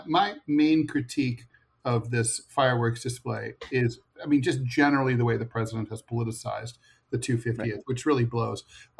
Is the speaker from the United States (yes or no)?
yes; Ohio, United States; Ohio, my home state, is getting fucking fried by the massive heat dome across the United States.